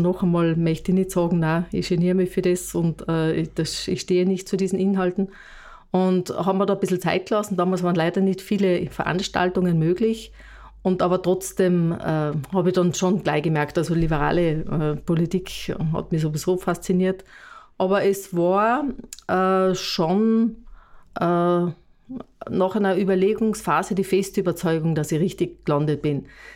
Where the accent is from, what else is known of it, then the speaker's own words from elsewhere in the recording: Oberlienz, Tyrol, Austria; Ich bin eben, wie du sagst, eine gebürtige Oberlienzerin. Ich bin die jüngste von 8 Kindern. … Ich komme vom Schneiderhof in Oberlienz. Ich bin nach der Matura nach Innsbruck